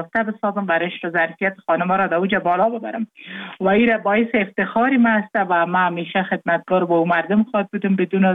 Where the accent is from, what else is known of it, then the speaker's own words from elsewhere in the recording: Jowzjan, Afghanistan; ما مکتب در ولایت جوزجان خواندیم، چون متولد ولایت جوزجان هستم. تحصیلات ما در ولایت ما به تمام رساندیم، به عروسی کردیم در ولایت لوگر